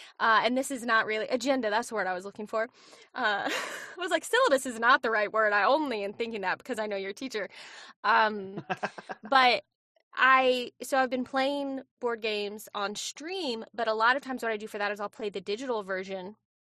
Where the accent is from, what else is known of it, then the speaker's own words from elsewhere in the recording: North Carolina, United States; I grew up in North Carolina, kind of in like the middle-ish of the state